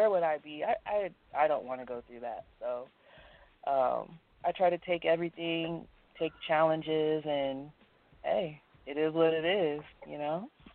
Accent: United States; okay, I'm in another country, I'm American.

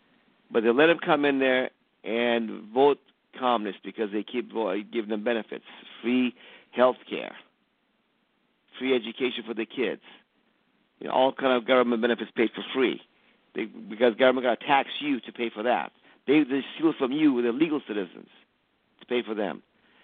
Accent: Iran; I'm from Iran.

